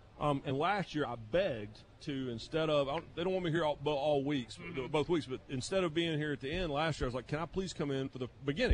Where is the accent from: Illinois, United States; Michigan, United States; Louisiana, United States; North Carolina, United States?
North Carolina, United States; Raleigh; now in Los Angeles, United States; Jimmy, I grew up in Raleigh. I've been in LA since I was a kid.